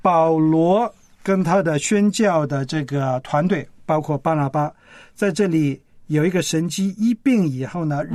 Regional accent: China; 犹太人有这个习惯，我们中国人没有

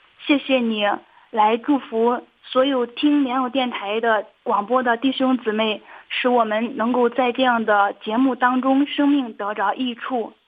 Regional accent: Henan, China; 我是河南的

